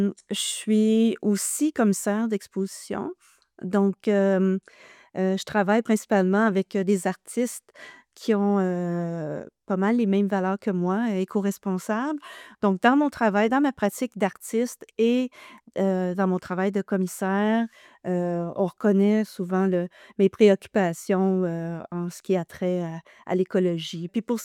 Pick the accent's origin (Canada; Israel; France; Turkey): Canada; Ontario; now in Gatineau, Canada; Je suis originaire de l'Est ontarien, j'habite à Gatineau depuis peut-être une trentaine d'années déjà.